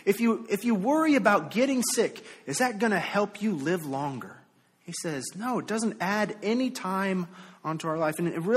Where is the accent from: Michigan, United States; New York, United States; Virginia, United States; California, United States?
Virginia, United States; also born or lived in Florida; Now, I'm from the South. Virginia's the South, right? The Northern South. Yeah, the Northern South. I lived in Florida for 5 years, okay? So we'll just say that I am somewhat Southern, okay?